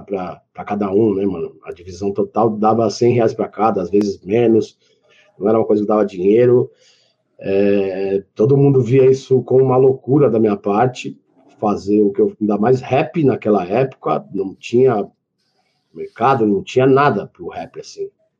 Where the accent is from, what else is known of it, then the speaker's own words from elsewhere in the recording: São Paulo, Brazil; eu fui criado pela minha mãe no Jardim Celeste, ali no bairro da periferia de São Paulo.